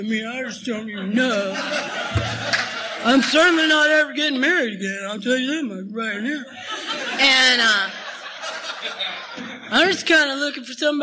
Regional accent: Texas, United States; I'm from Texas, and I date men who dip, which adds a whole new element to the game because there are spit cans in there.

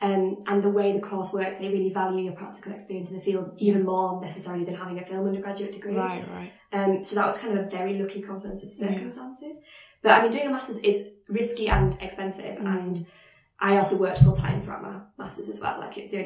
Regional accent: Yorkshire and the Humber, United Kingdom; I'm not from London originally, I'm from Yorkshire.

